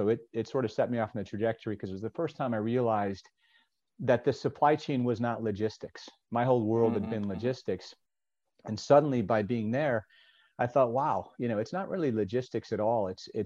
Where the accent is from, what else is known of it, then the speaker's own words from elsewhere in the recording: Chicago, Illinois, United States; I'm from Chicago, Illinois. And I had kids early, and so construction work in Chicago is not very stable.